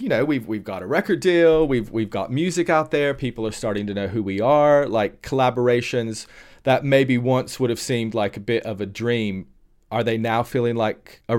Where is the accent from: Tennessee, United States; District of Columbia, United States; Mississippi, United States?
Tennessee, United States; now in United Kingdom; I've lived in the UK for a really long time, but I'm originally from East Tennessee. So my whole family is still in East Tennessee.